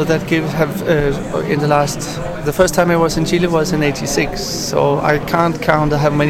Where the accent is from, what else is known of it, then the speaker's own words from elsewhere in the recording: Denmark; born there; English is a second language; course I'm born in Denmark, so formally I'm Danish. But if you ask me where I'm from, first of all I say I'm from Europe and I have a Danish passport.